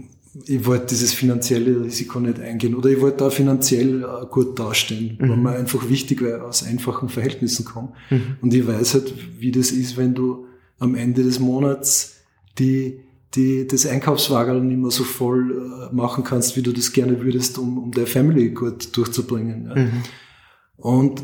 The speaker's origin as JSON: {"language": "German", "region": "Salzburg", "country": "Austria", "said": "ich so als Salzburger Junge da dem Geschäftsführer den Vorschlag gemacht hat"}